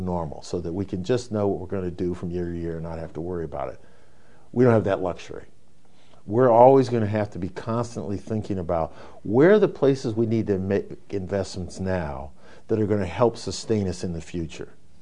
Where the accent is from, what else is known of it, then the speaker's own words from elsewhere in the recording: Des Moines, Iowa, United States; I'm from Des Moines. We were talking earlier about how that's changing.